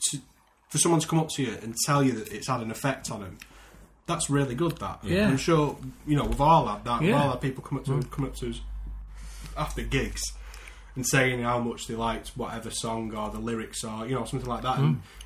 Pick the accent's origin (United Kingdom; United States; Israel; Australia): United Kingdom; Manchester, North West England; I said, how am I supposed to sell 50 tickets? We're from Manchester. How am I supposed to sell 50 tickets in London?